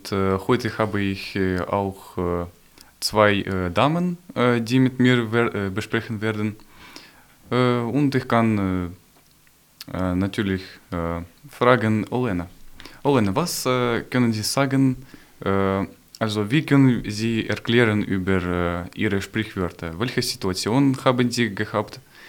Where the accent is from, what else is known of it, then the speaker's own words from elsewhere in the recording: Ukraine; German is a second language; ich war fast ganze Leben in Ukraine gelebt. Aber um 15 Jahre alt, glaube ich, bin ich nach Österreich gekommen